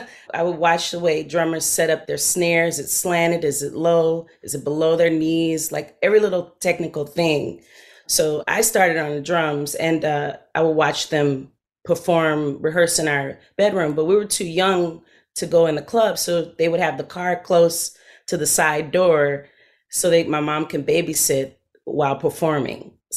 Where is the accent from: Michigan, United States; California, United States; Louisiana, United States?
California, United States; Oakland; was 12 years old to the Bay Area. So I was raised in Oakland, East Oakland. But when I get mad, my accent comes out really nicely.